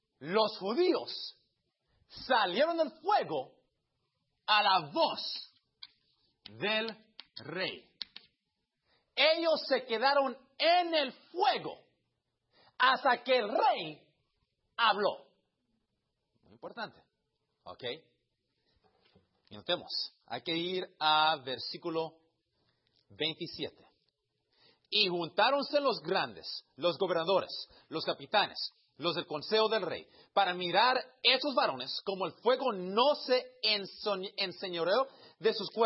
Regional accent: Cuba; Soy cubano, ¿ok?

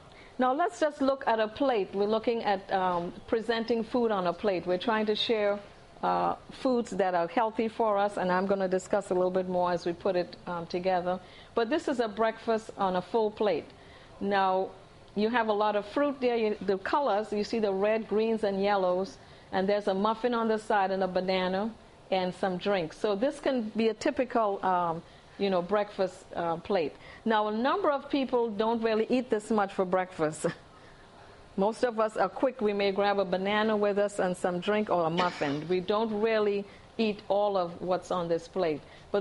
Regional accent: Trinidad & Tobago; originally I'm from Trinidad

